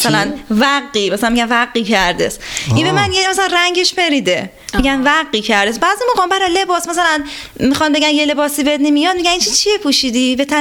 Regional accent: Isfahan, Iran; accent: Pahlavi; یعنی حالا اینکه ما لهجهمون در واقع لهجه پهلویه،

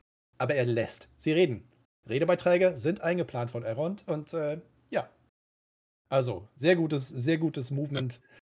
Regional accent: Cologne, North Rhine-Westphalia, Germany; dass ich vielleicht ein bisschen viel erzähle als Kölner die ganze Zeit

